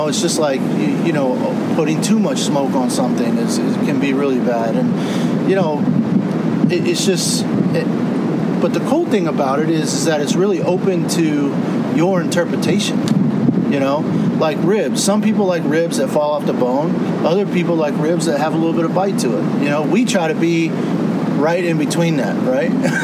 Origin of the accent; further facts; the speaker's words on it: Texas, United States; also born or lived in Kansas City / Birmingham; And, having time in Kansas City, growing up in Texas, living in Birmingham, Alabama.